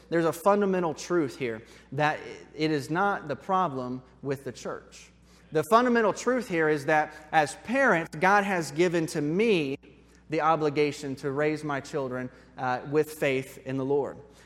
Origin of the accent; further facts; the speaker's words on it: Indianapolis, Indiana, United States; I grew up in Indianapolis, more on the west side in the Brownsburg area.